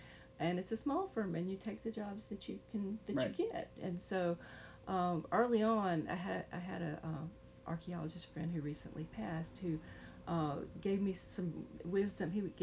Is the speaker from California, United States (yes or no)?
no; Mississippi, United States; And I'm from Mississippi, and it took me a while to figure out a story that was the one I wanted to tell about my home.